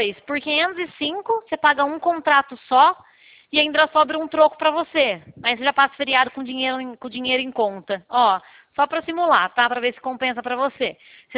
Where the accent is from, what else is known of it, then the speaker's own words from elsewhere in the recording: Araras, São Paulo, Brazil; eu sou de Araras, eu trabalho na cidade de Lima, mas eu sou daí, viu?